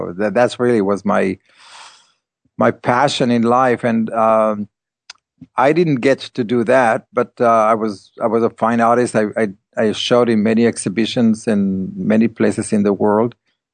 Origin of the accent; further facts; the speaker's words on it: Beit Alpha, Northern District, Israel; born there; English is a second language; When I was born in Kibbutz Beit Alpha, it's in Kibbutz in Israel, not too far from the Sea of Galilee, and we were the first kibbutz of the Hashomer HaTzair, the youth movement, the communist movement.